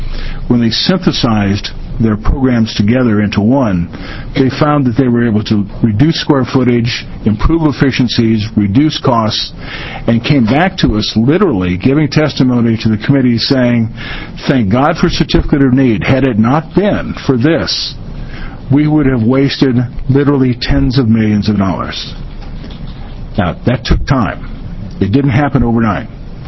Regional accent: Missouri, United States; I will give you an example in St. Louis, in my home state of Missouri.

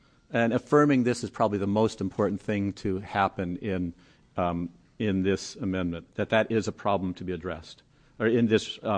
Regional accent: Eugene, Oregon, United States; from Eugene and a member of We the People Eugene.

